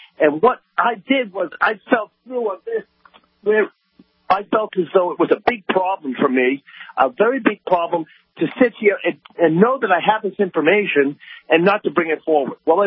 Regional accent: United States; I'm going to report it the way I should as an American

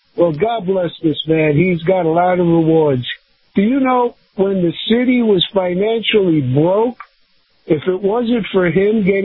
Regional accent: New York, United States; I'm a New Yorker. I grew up in the Donald Trump era when he built the ice skating rink in Wallman Park in Central Park.

